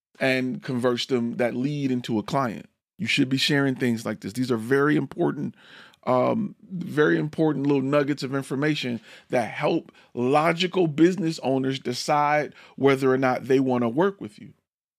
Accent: Detroit, Michigan, United States; I'm from Detroit.

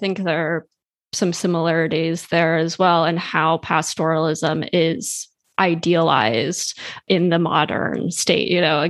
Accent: Switzerland; I grew up in Switzerland, where transhumance and sort of alpine pastoralism is such an important part of the culture and the economy and the geography and the language and the religion and everything.

